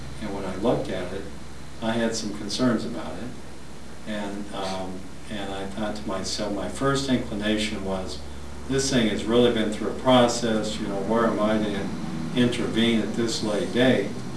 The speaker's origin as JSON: {"language": "English", "region": "Idaho", "country": "United States", "said": "I'm an upstart from Idaho of all places"}